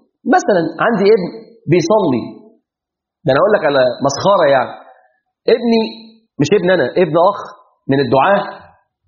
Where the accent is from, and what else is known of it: Mansoura, Dakahlia, Egypt